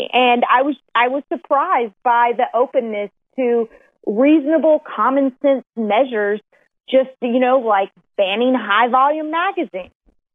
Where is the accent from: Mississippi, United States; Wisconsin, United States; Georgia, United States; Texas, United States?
Mississippi, United States; You know, I grew up in Mississippi. I grew up around guns.